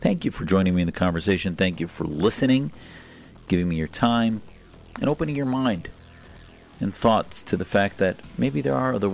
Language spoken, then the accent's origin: English; Wisconsin, United States; also born or lived in Norfolk, Virginia; I would be bringing as an American Muslim who loves my faith and has helped bring 4 mosques into construction in the United States through the mosque that I was raised in Wisconsin